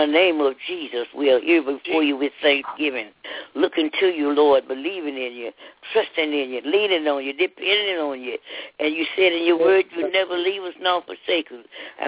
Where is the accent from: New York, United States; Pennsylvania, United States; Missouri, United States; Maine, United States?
Missouri, United States; Kansas City; from Kansas City.